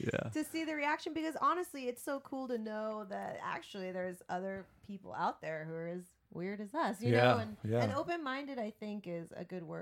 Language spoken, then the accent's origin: English; United States; as like an Asian woman, mixed race woman growing up in America